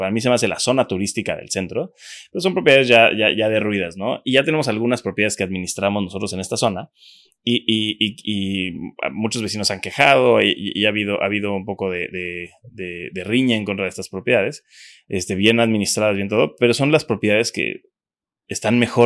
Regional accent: Cancún, Quintana Roo, Mexico; Yo soy de Cancún desde pequeño.

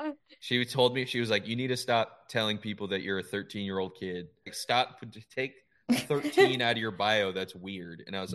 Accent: New Hampshire, United States; moved away as an adult; now in New York, United States; So I'm from New Hampshire, so I literally.

